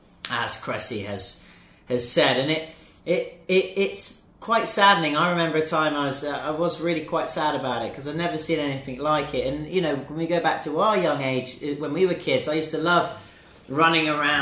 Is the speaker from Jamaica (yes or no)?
yes; Jamaica; now in Qingdao, China; I'm from Jamaica. Come to China to the school in Qingdao, grade 4 teacher in a Chinese school.